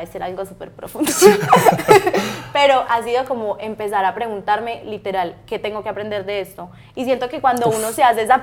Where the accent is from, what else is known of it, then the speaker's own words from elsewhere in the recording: Norte de Santander, Colombia; now in Medellín, Colombia; Y una vez recién venía a vivir a Medellín, estaba triste, pero, o sea, como que yo, ay, mi tierra motilona, te extraño.